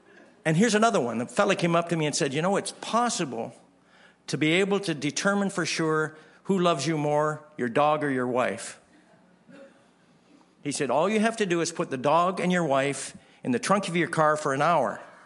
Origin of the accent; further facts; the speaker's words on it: Canada; How many of you know that I'm a Canadian?